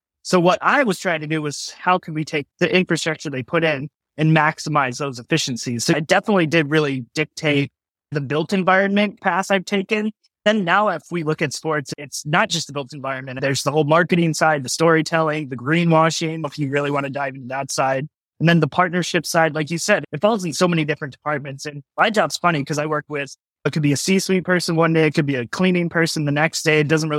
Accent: Colorado, United States; I grew up in Colorado, so huge snowboarder, huge outdoorsy type person.

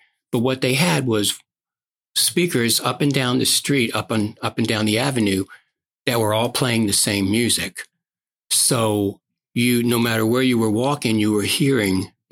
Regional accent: Baltimore, Maryland, United States; now in Winchester, United States; I grew up in a neighborhood called Highland Town in Southeast Baltimore.

